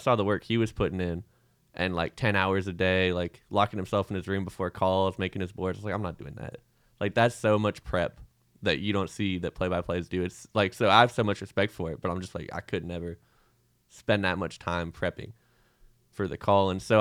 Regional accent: Seattle, Washington, United States; also born or lived in Arizona; yeah, well, I'm from Seattle originally. Mariner sweatshirt, you know, got to rep it.

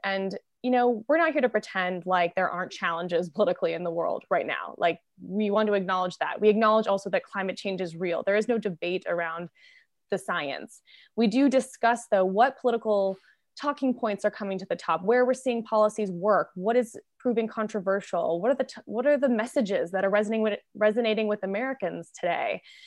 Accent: Canada; now in United States; I'm a Canadian, and so I try to be the peacemaker on this show. I've lived in the United States now for a decade

